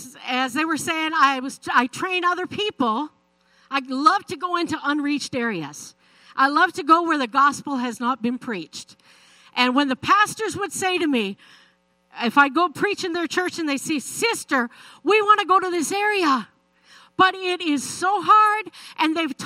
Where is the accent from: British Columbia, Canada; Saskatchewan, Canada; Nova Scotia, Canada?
Saskatchewan, Canada; Prince Albert; I'm originally from Canada, Saskatchewan. And I grew up in Prince Albert.